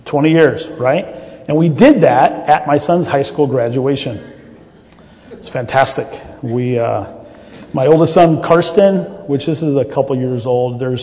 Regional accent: Indiana, United States; My wife and I have been married for 20 years, and I grew up in Indiana.

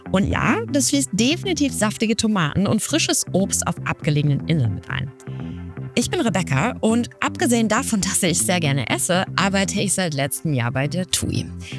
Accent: Lower Saxony, Germany; Ich komme ja aus Deutschland, bin in Niedersachsen aufgewachsen, auf einem kleinen Dorf und da gab es überall Landwirtschaft.

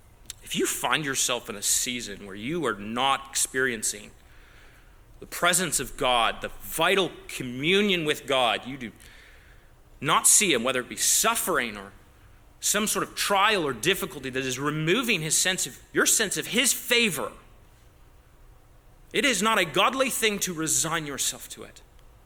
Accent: Canada; permit me a Canadian sports analogy since I am Canadian

